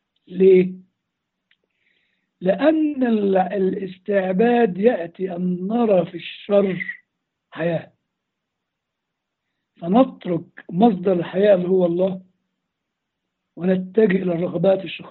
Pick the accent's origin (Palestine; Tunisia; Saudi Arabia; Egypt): Egypt; Upper Egypt; also born or lived in Cairo; يا ابوي، بس انا صعيدي برضو